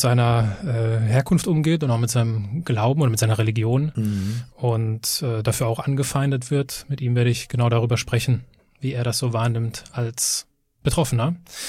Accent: Düsseldorf, North Rhine-Westphalia, Germany; also born or lived in Cologne; Ich als Düsseldorfer, der aber auch schon in Köln gewohnt hat

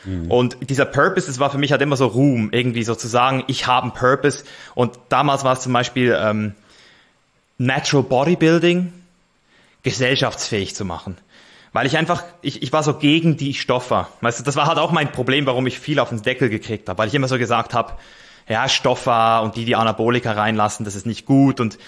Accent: Switzerland; So, also ich bin Schweizer, aber ich habe halt Ich bezeichne irgendwie Deutschland auch als meine Heimat mittlerweile

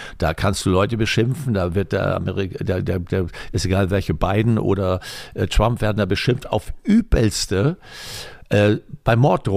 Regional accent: Fehmarn, Schleswig-Holstein, Germany; first language Low German; German is a second language; ich bin auf Fehmarn aufgewachsen, Plattdeutsch war meine erste Sprache, man kannte sich auf Fehmarn, man kannte die ganzen Familien

